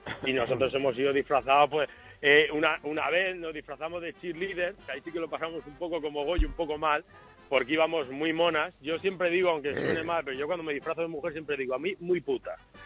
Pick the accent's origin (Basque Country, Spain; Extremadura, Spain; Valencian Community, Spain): Valencian Community, Spain; yo soy fallero, soy valenciano